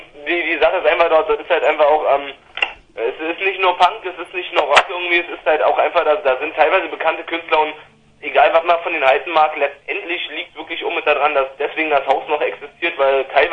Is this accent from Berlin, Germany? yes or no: yes; Berlin, Germany; ich bin da noch in Marzahn aufgewachsen, in diesem Drecks-Nazi-Plattenghetto